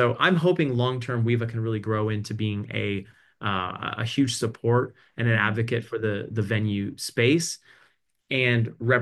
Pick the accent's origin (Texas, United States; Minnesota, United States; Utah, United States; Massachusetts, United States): Texas, United States; also born or lived in San Diego; now in Birmingham, United States; I was born and raised in Texas. We lived for 12, 15 years in San Diego, and now we're out here in a suburb of Birmingham